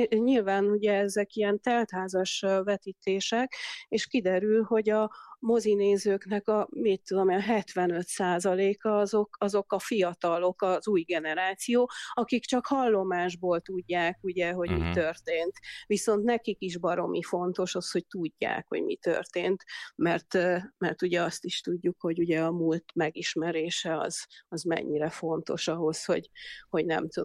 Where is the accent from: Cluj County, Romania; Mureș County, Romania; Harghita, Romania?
Cluj County, Romania; Cluj-Napoca; Egyrészt én kolozsvári vagyok, uh-huh. és én 21 éves voltam, amikor 1989. decemberében kitört a forradalom